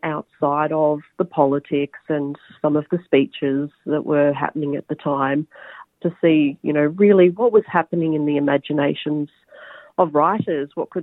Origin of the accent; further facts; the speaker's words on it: Albury-Wodonga, Australia; I'm originally from Albury Wodonga.